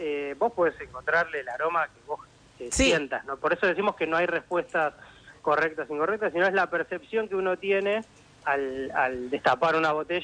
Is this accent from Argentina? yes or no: yes; Mar del Plata, Buenos Aires Province, Argentina; nosotros somos de Mar del Plata, y están algunas vinerías de acá.